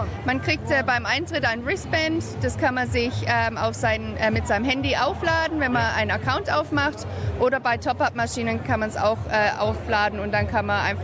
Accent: Swabia, Germany; Ich bin Schwabe.

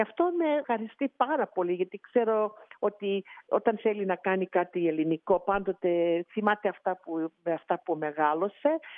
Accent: Thessaly, Greece; επειδή είμαι και από τη Θεσσαλία και η μαμά μου έφτιαχνε τις ωραιότερες πίτες.

